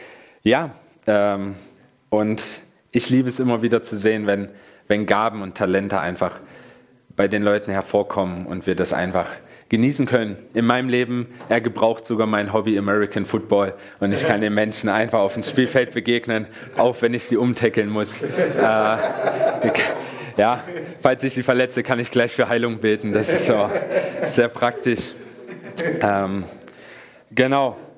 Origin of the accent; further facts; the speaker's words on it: Magdeburg, Saxony-Anhalt, Germany; bin auch geboren und aufgewachsen, bin gebürtiger Magdeburger.